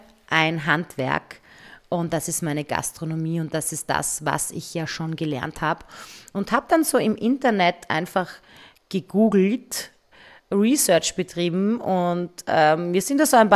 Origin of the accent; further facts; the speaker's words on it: Graz, Styria, Austria; also born or lived in Munich; Ich war dann ein Jahr in München und bin dann nach Graz zurück für einen Abend, um fortzugehen und habe mich dann in der Steiermark, in meiner Heimatstadt, verliebt. Und Hals über Kopf habe ich meine Zelte abgebaut in München und bin dann wieder in die Steiermark zurück.